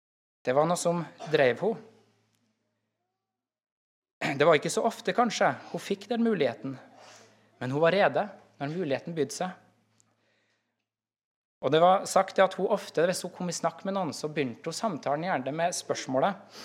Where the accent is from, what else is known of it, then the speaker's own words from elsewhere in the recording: Trøndelag, Norway; Jeg hadde oldemor hjemme i Trøndelag, vokste opp på slektsgården. Og den gården den lå ganske øde.